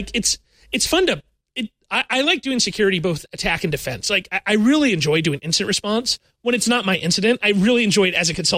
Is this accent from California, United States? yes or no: yes; Sacramento, California, United States; I grew up in Sacramento, the Midwest of California. Which means I can both ski and duck hunt, right?